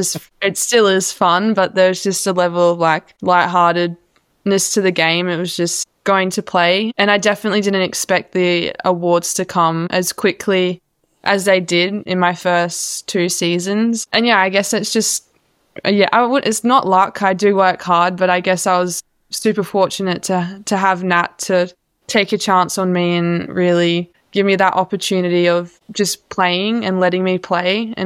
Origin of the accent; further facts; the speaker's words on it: Melbourne, Victoria, Australia; born there; I was born in Melbourne.